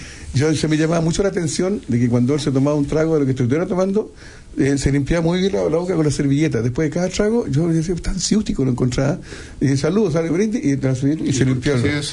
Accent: Valparaíso, Chile; Recuerda que yo soy de Valparaíso.

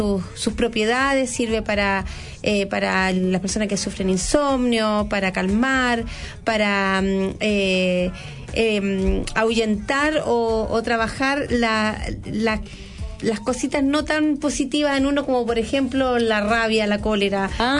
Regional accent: Chile; como todo chileno queremos nuestra casa propia

